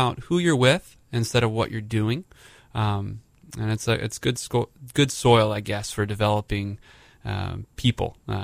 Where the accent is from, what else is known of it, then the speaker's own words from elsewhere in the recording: Columbia, South Carolina, United States; Columbia, South Carolina.